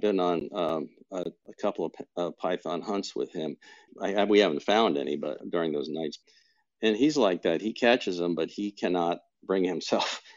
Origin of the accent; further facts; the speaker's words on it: Florida, United States; I grew up in South Florida and used to have pet snakes.